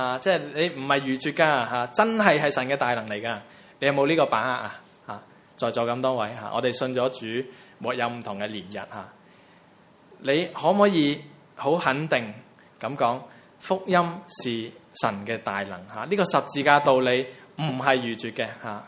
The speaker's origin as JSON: {"language": "Cantonese", "country": "China", "said": "我们中国人又说哪有这么大只蛤乸随街跳啊"}